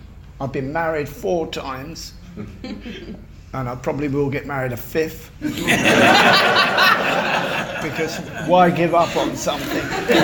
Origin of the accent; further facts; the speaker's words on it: London, United Kingdom; I grew up in London, in Battersea.